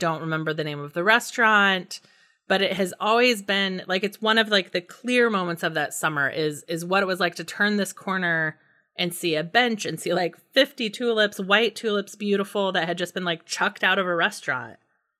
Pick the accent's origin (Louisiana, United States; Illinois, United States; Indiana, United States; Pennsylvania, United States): Indiana, United States; every single thing in that book that's scary is what was scary about growing up in Indiana in the 80s, which is where I grew up.